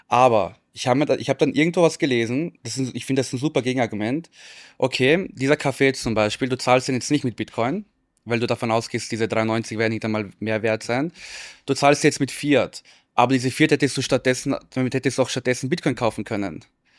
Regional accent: Vienna, Austria; Ich bin Wiener, ich bin hier geboren, hier groß gewachsen. Ich liebe Wien

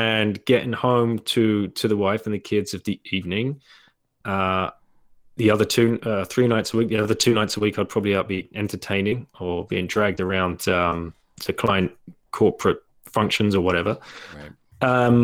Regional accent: United Kingdom; you're a Kiwi, I'm a Brit, there's a South African guy over here

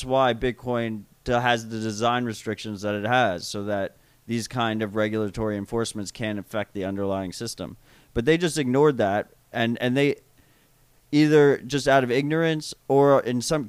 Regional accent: United States; I mean, as an American, I would prefer if the SEC took like a very hands off approach

